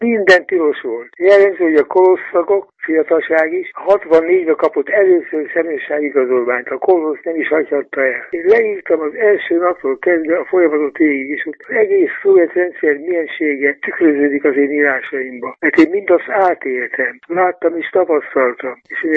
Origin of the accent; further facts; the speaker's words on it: Budapest, Hungary; Itt születtem, itt éltem, Pesten, mint a tenyeremet úgy ismertem.